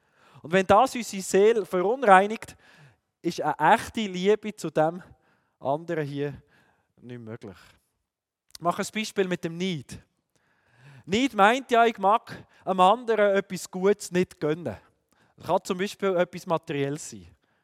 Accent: Aarau, Aargau, Switzerland; wir kommen aus Aarau, darf dort Pastor sein.

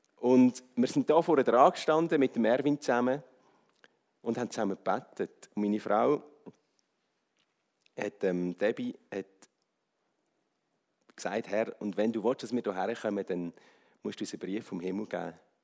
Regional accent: Swiss Plateau, Switzerland; Ich bin ein Mittelländer, ich bin in der Region Alten aufgewachsen, mich ein bisschen städtisch orientiert, als Basel durfte Theologie studieren an der STH

